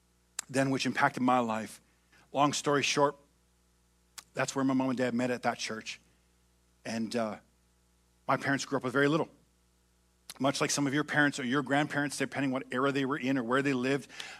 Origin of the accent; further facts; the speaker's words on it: Prince Edward Island, Canada; born there; And I was born in Prince Edward Island. I'm a spudhead, by the way, PEI, into a family that didn't have a whole lot.